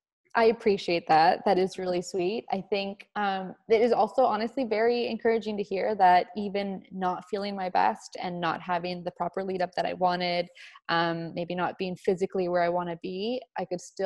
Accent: Canada; We're Canadian over here.

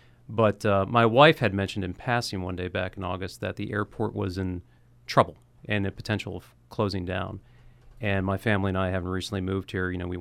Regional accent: Romeo, Michigan, United States; Originally, I'm from a little town downstate called Romeo. That's about an hour northeast of Detroit.

